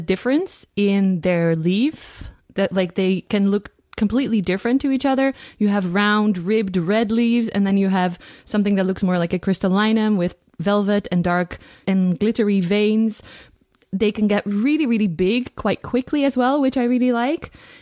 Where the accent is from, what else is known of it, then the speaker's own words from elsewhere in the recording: Netherlands; I make plant videos, plant content. That is kind of my job now. I'm also a yoga teacher, and I'm from the Netherlands.